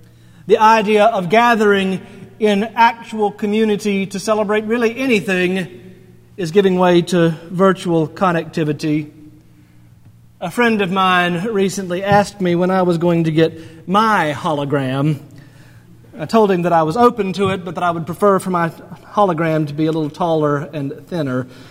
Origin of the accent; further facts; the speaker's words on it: North Carolina, United States; my home state of North Carolina had a rather large vote this past week